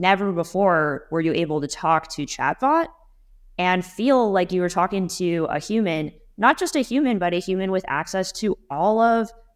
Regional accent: California, United States; So yeah, I grew up in the Silicon Valley, basically South Bay. We moved to LA, you know, a little later, but that's really where I grew up.

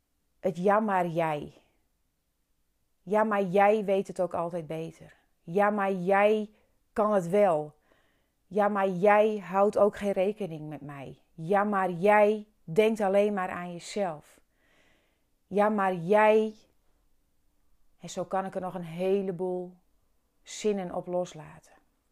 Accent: Friesland, Netherlands; Of in het Fries, hè, want ik kom uit Friesland.

